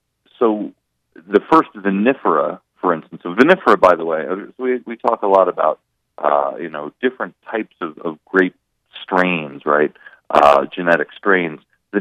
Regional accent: New Jersey, United States; maybe this is because I am Manhattan-centric since I'm from Central Jersey.

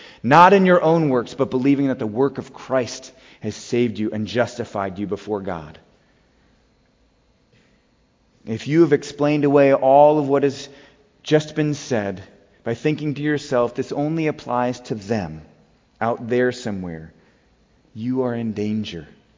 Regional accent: Wisconsin, United States; Many of you know that I grew up in Wisconsin

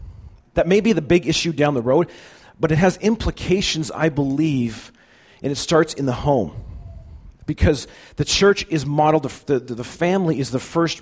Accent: Richmond, British Columbia, Canada; I grew up in Richmond in a church called Richmond Bethel, where Al Thiessen was at.

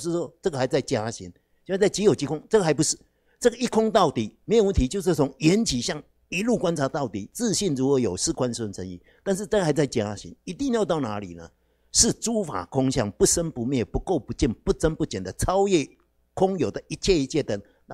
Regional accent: China; 我们中国人比较重视那个圆满嘛

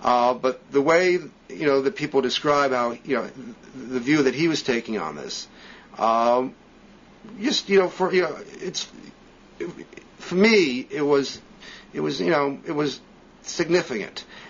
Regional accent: United States; as an American, I feel kind of privileged to be able to talk to people who were in the room

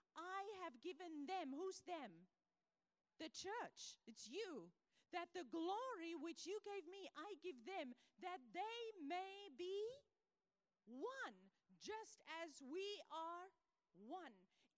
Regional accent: South Africa; moved away as an adult; now in United States; I didn't want to leave my country to come to America with my husband. I'm from South Africa.

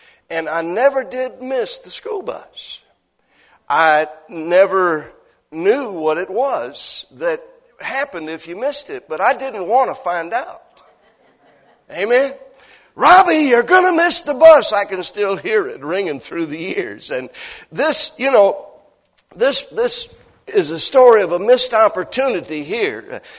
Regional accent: Michigan, United States; Now, I grew up in Michigan, and I can remember when I was probably about 8 or 9

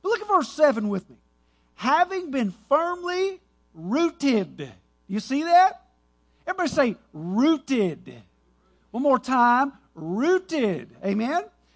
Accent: Dallas, Texas, United States; But growing up in Dallas, you know what we don't have in Dallas?

